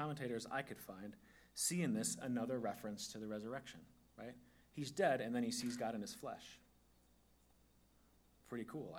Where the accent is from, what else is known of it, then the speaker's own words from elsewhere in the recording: Wisconsin, United States; When I think of curds, I'm like from Wisconsin, right?